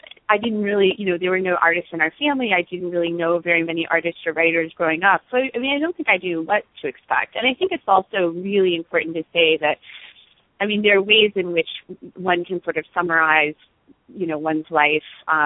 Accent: Florida, United States; I grew up in Central Florida, and my family has always been very supportive of me being a writer.

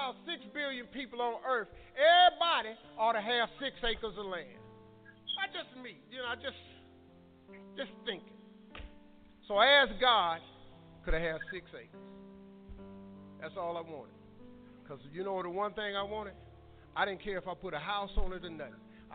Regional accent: Cleveland, Ohio, United States; I'm from Cleveland. I do things.

